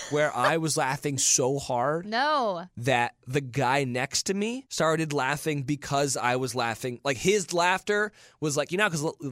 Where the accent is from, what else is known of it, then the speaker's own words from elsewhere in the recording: California, United States; because growing up in California, we go to San Francisco for all this stuff.